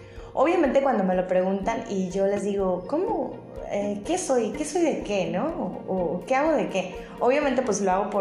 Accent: Mexico; soy un ser humano, soy mexicana, soy heterosexual, soy católica no practicante

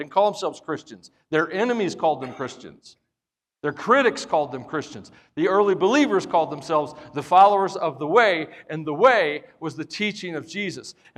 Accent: United States; And I love being an American.

